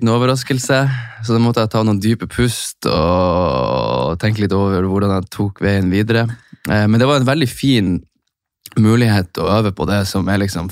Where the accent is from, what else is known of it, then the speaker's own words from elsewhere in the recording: Hammerfest, Finnmark, Norway; Jeg jo da en veldig enkel gutt fra Finnmark. Født og oppvokst I Hammerfest, som verdens nordligste by.